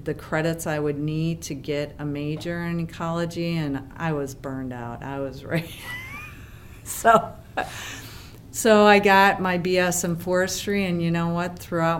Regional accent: Madison, Wisconsin, United States; I grew up here in Madison, Wisconsin, and my parents, we camped. But I was an urban girl back then. I think the population of Madison was about 177,000.

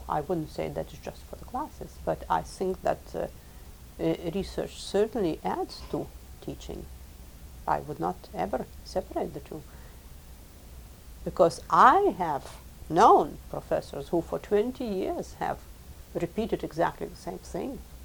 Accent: Lithuania; first language Lithuanian; English is a second language; Otherwise, I feel that I myself do best translating into Lithuanian, because that's my mother tongue after all.

